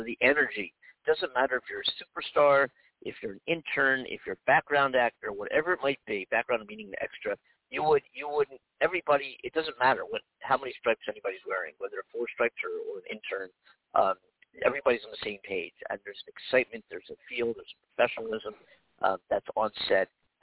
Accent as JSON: {"language": "English", "town": "Hollywood", "region": "California", "country": "United States", "tie": "born or raised there", "said": "so I've been on many sets here not in Hollywood, in Hollywood, in California, my hometown, doing movies and taking little parts and things like this and TV shows and little projects."}